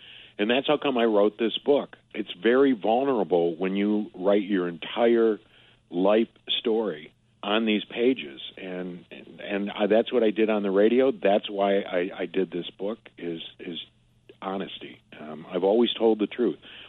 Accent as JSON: {"language": "English", "region": "Michigan", "country": "United States", "tie": "born or raised there", "said": "I grew up outside Detroit, and it's the Midwest."}